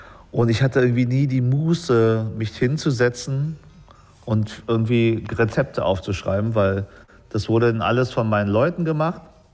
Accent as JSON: {"language": "German", "region": "Berlin", "country": "Germany", "tie": "born or raised there", "said": "Ja, ich bin zurückgekommen, weil ich hier aufgewachsen bin. Also wir sind von Spandau damals nach Wilmersdorf, Charlottenburg gezogen, am Oliverplatz."}